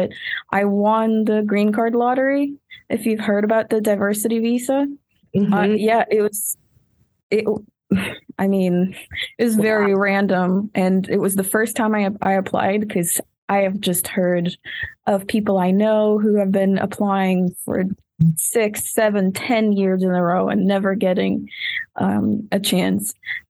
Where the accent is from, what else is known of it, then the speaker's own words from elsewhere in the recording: Izmail, Odesa Oblast, Ukraine; moved away as an adult; now in Indiana, United States; I am a citizen of Ukraine. I am also a resident of Indiana. I was born in Ukraine, in South Ukraine, in a little town called Ismail. I went to school, went to art school. I started college there.